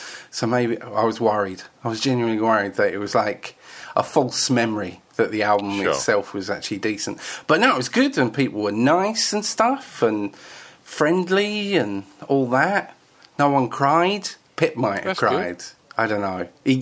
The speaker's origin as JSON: {"language": "English", "region": "East of England", "country": "United Kingdom", "tie": "born or raised there", "said": "I think it's growing up in Essex, isn't it?"}